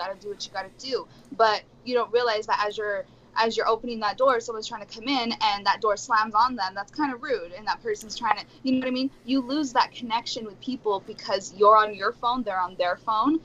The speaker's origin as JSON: {"language": "English", "town": "Albuquerque", "region": "New Mexico", "country": "United States", "lives_now": "Los Angeles, United States", "said": "But where I'm from, like people are very, very, and I'm from New Mexico. I'm from Albuquerque. People are very, very communicative, you know?"}